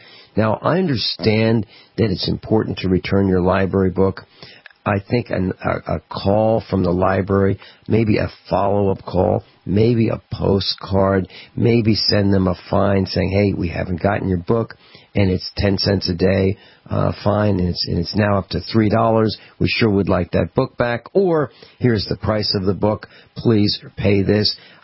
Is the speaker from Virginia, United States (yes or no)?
yes; Virginia, United States; now in Missouri, United States; And our class knows that I moved from Virginia, rural Virginia, to Missouri.